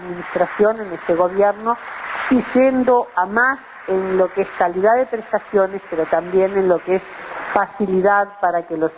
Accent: Uruguay; como uruguayas y como uruguayos

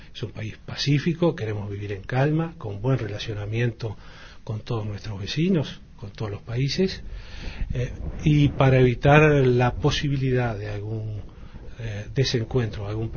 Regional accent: Uruguay

